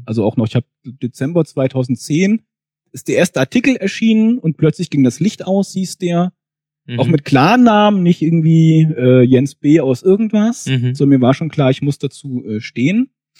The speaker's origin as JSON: {"language": "German", "town": "Fulda", "region": "Hesse", "country": "Germany", "tie": "born or raised there", "said": "also ich bin in einem Vorort von Fulda aufgewachsen"}